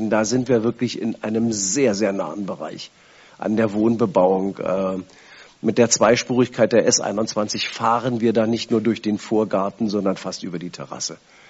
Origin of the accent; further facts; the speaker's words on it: Schleswig-Holstein, Germany; für uns auch in Ahrensburg und da, wo ich herkomme, eben auch in Stormarn